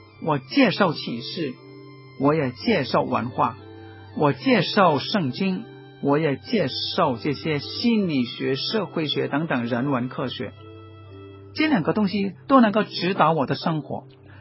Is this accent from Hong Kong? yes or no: yes; Hong Kong; 我说我是从香港来的